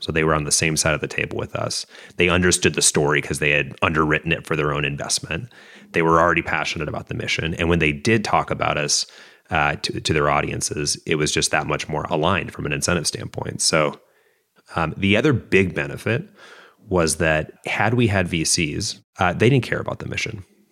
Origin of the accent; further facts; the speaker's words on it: Midwest, United States; I grew up middle class in the Midwest and I saw how hard it was.